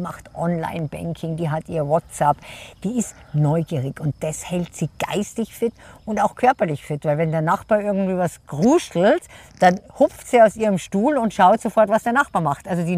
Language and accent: German; Garmisch-Partenkirchen, Bavaria, Germany; Und das habe ich hier in Garmisch und es wird immer meine Heimat bleiben.